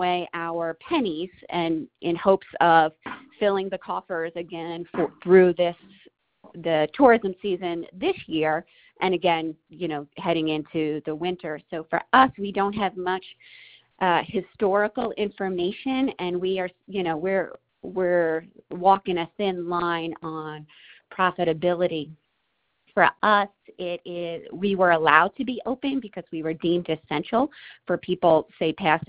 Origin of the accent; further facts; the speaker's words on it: Steamboat Springs, Colorado, United States; We're originally from Steamboat Springs, where we both worked in hospitality, where there were two seasons up in the mountain areas.